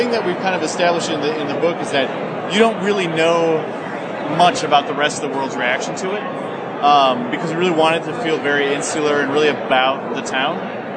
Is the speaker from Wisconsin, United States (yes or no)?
yes; Wausau, Wisconsin, United States; And growing up in Wausau, I thought, you know, what if it was about the quarantine